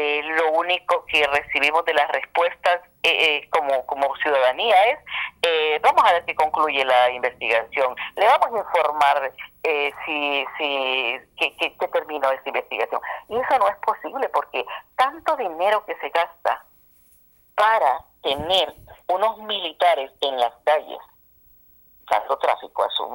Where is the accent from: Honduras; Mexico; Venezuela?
Honduras; la sororidad que esperamos como hondureños cuando se causa luto en las familias